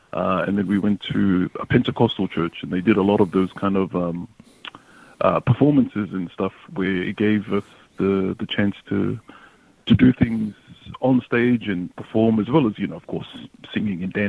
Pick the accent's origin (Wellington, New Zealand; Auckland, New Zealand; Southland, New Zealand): Auckland, New Zealand; Otara; also born or lived in Otahuhu / Mangere; now in Australia; So I was born back in New Zealand in Otahu, and I grew up around that area, Otara and Mangere. So a mixture of all three before I came to Australia in 99.